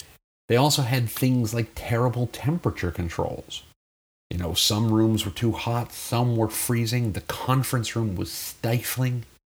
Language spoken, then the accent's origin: English; United States; I'm in an international city. I am an American, clearly.